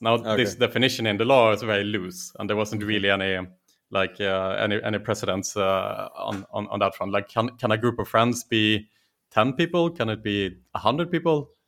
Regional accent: Västra Götaland, Sweden; So I'm just outside of Gothenburg, the second biggest city in Sweden, on the west coast. That's where the nice people live.

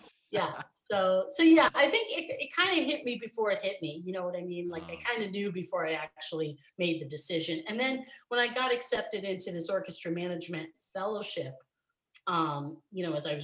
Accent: Scranton, Pennsylvania, United States; I came from Scranton's, like, you know, fairly small town, 75,000 people. And then I went to school in Pittsburgh, which was definitely a big city.

